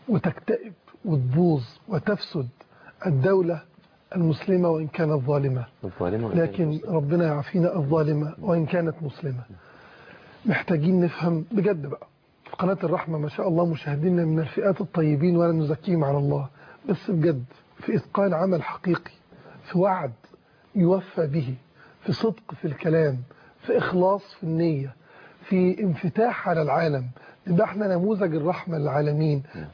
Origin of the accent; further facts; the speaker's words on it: Egypt; احنا مصريين اخوة مسلمين مسيحيين